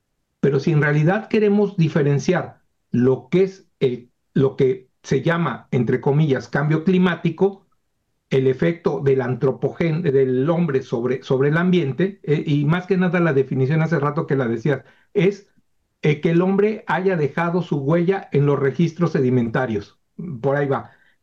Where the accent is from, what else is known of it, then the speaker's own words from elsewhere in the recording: Mexico; como mexicanos